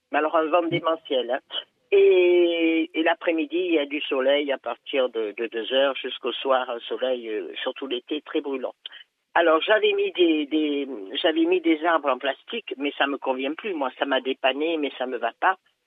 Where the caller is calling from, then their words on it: Avignon, Provence-Alpes-Côte d'Azur, France; Je suis d'Avignon, oui.